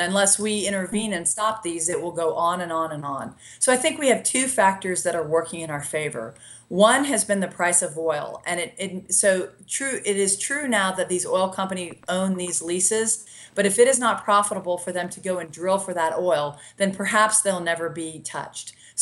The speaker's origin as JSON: {"language": "English", "town": "Lafayette", "region": "Louisiana", "country": "United States", "tie": "born or raised there", "said": "Charles Bustani, who is the representative from Lafayette, my hometown, that got terribly flooded"}